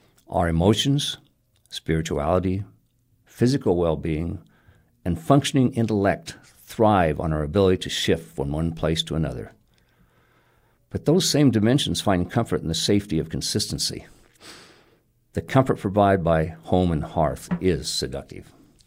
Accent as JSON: {"language": "English", "region": "California", "country": "United States", "tie": "born or raised there", "said": "I grew up in the Sacramento Valley where the land is table flat for miles in every direction."}